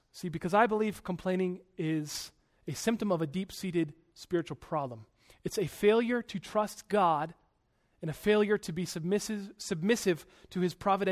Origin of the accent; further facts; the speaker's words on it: Virginia, United States; I grew up in Culpeper County, went to a small Christian school, Culpeper Christian.